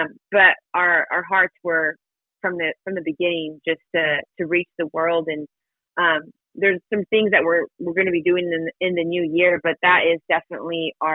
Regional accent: California, United States; now in Nashville, United States; I grew up in California, so I just barely found out about the whole rivalry a couple years ago when I moved out to Nashville.

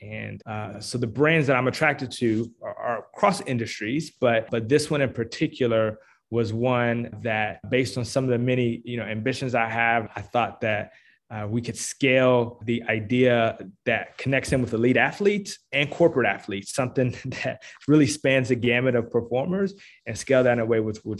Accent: Washington, District of Columbia, United States; now in Atlanta, United States; I've been fortunate in that married my wife and raised a family here in Atlanta, but I'm originally actually from Washington, D.C.

